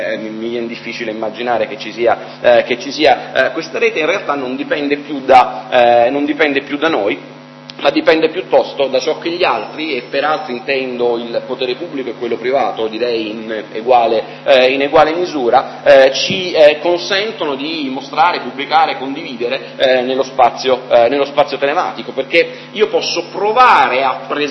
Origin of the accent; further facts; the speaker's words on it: Rome, Lazio, Italy; Sono romano